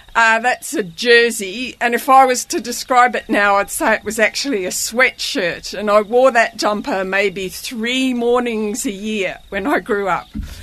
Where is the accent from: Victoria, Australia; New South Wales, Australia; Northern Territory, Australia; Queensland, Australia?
Queensland, Australia; Townsville; I'm from Australia. I grew up in Townsville in North Queensland. Townsville's tropical. We grew pineapples, mangoes, pawpaws, bananas in our backyard.